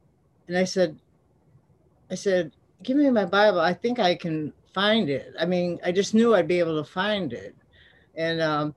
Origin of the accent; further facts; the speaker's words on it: Chicago, Illinois, United States; My background, I was born in Chicago, went to high school in the suburbs of Chicago